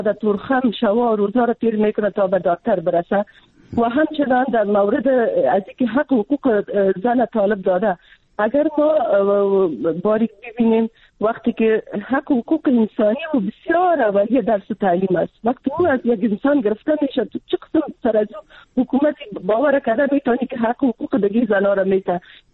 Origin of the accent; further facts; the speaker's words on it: Afghanistan; من خودم از یک منطقه پشتون نشین افغانستان هستم. ما در قریه ما هیچ خانم روی پت نمیکرد، یک چادر سر میکرد و زمین میرفت کار میکرد.